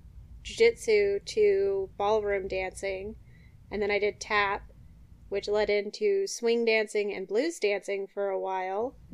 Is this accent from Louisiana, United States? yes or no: no; Tennessee, United States; also born or lived in Ohio; I was born in Ohio. I was raised in Tennessee.